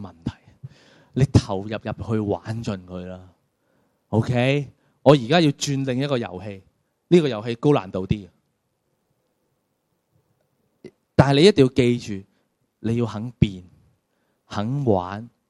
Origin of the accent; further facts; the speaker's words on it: Hong Kong; 我哋香港人最叻系咩啊？